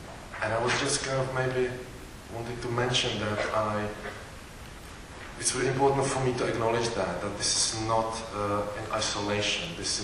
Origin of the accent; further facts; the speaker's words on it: Czechia; now in United Kingdom; I'm from the Czech Republic.